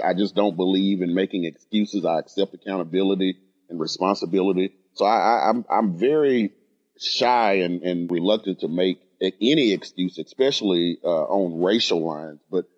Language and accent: English; the South, United States; And I'm from the South, so we call it the good old boy networking.